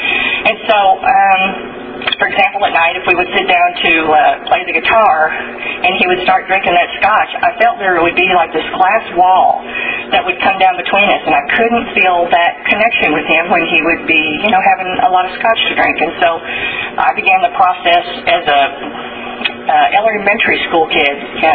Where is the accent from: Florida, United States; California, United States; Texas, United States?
Texas, United States; Plano; I grew up in Plano, Texas, which is a suburb of Dallas, and it was a very small community when I lived in Plano.